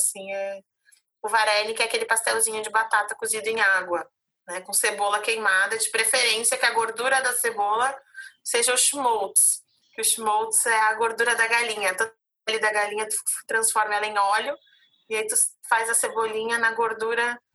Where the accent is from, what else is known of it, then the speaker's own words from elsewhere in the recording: Rio Grande do Sul, Brazil; E como a gente é gaúcho e tal, eu acabei procurando lá